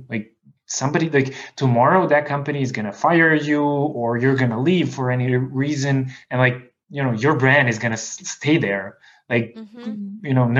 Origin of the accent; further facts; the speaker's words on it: Belgrade, Serbia; English is a second language; perhaps it's because I'm coming from Belgrade, Serbia, which is obviously not the US